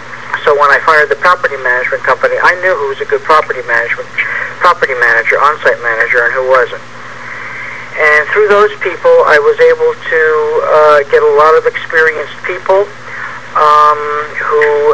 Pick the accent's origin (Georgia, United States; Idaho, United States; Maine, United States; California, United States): California, United States; San Diego; I'm from San Diego, and the reason I started management myself was because I got ripped off